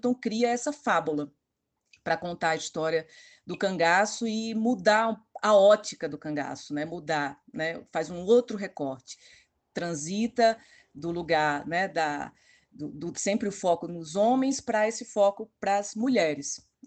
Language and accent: Portuguese; Recife, Pernambuco, Brazil; now in São Paulo, Brazil; fui parte muito tempo de uma companhia de teatro chamada Os Fofos em Cena, aqui em São Paulo. Eu sou também pernambucana, recifense